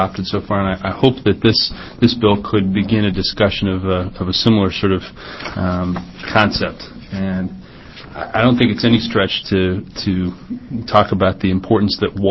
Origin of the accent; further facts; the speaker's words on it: Idaho, United States; I grew up in Idaho and made the drive from Boise to Salem countless times.